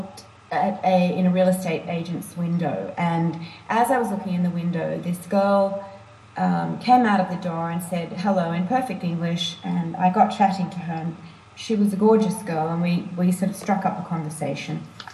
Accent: Australia; accent: Australian; now in France; Well, I've got a kind of strange accent these days with a bit of, you know, my Australian accent. And then when you live away, I think your accent alters.

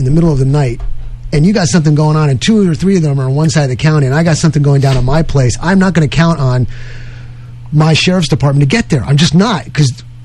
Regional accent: New York, United States; This may explain a lot to you. I'm from New York.

